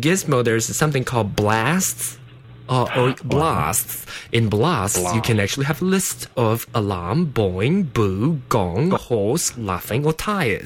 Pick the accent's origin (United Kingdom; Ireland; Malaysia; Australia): Malaysia; accent: Malaysian; English is a second language; now in United States; I'm here 10 years, and I learned the Queen's English back home in Malaysia, and I have my own Malaysian accent. And then now that I'm here for 10 years, I have this new American, sort of American accent. And so I still have my own accent.